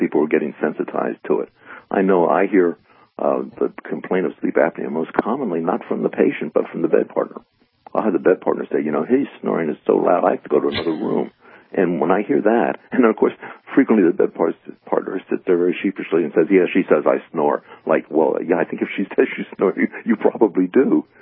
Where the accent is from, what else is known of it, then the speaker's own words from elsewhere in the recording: Allentown, Pennsylvania, United States; Yes. Yeah, I was born and raised in Allentown. I went to medical school in Philly.